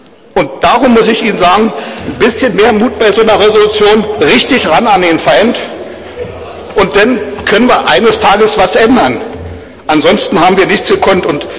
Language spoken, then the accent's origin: German; East Germany, Germany; Ich bin ein Ossi